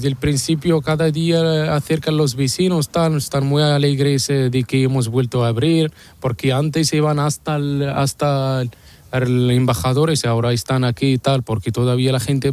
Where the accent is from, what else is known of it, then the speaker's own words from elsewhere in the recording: Morocco; now in Spain; Yo soy marroquí.